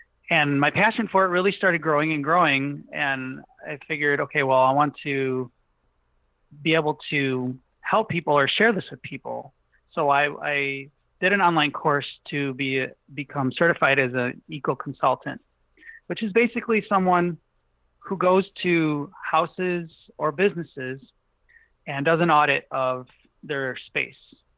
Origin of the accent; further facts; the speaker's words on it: Chicago, Illinois, United States; growing up in Chicago, in a not so nice neighborhood, there was always trash everywhere and it bothered me.